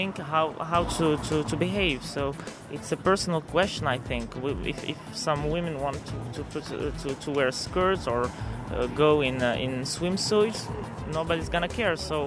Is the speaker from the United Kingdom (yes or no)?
no; Morocco; now in Paris, France; I'm from Morocco and I live in France, in Paris.